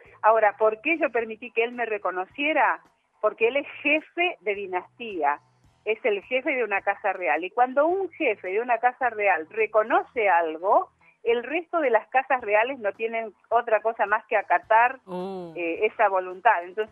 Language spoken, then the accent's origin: Spanish; Garín, Buenos Aires Province, Argentina; Y mira, yo nací acá en Garín.